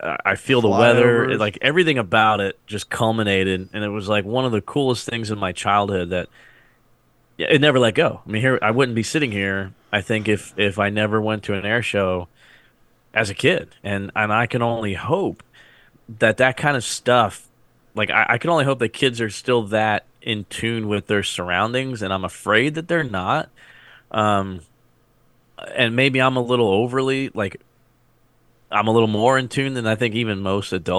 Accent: New Jersey, United States; growing up in South Jersey, you know, very rural, big pine trees everywhere

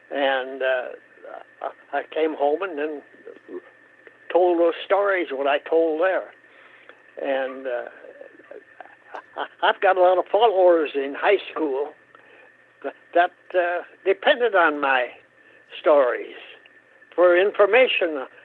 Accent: Hope, Minnesota, United States; I grew up in Hope, Minnesota. On a farm. I grew up on a farm that had no electricity, no running water, and we milked 30 cows by hand.

